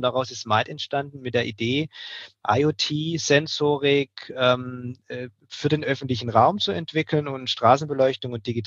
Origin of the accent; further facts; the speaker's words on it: Baden-Württemberg, Germany; Naja, wo ich herkomme, hast du ja gerade schon angedeutet, aus dem Ländle.